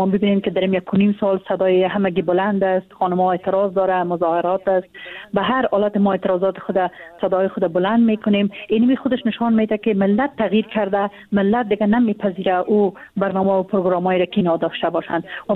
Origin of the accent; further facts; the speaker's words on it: Afghanistan; ما از افغانستان هستیم، افغان هستیم،